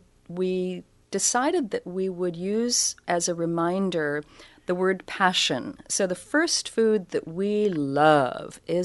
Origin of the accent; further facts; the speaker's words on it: Big Sur, California, United States; for those of us who lived remotely, as I did growing up on the Big Sur coast, you know, you didn't have a grocery store close. It was 20 miles away.